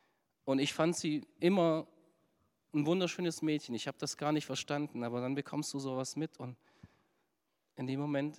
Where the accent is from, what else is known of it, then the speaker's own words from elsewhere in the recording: Baden-Württemberg, Germany; wenn ich sage, ich bin Schwabe